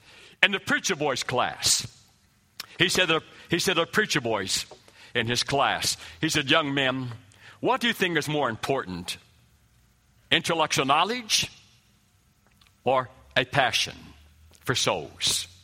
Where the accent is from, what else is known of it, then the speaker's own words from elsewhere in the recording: West Virginia, United States; And I mentioned about I'm from West Virginia, and I was raised about fishing all the time.